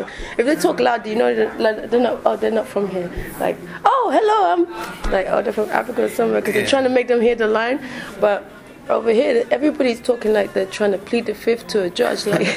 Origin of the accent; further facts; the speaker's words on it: England, United Kingdom; I'd say both, because I was born and raised in England, that's what I know.